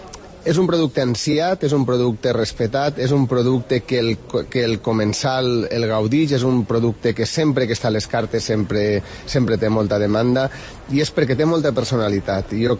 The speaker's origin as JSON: {"language": "Catalan", "region": "Valencian Community", "country": "Spain", "said": "sobretot per a mi, que sóc cuiner, sóc valencià"}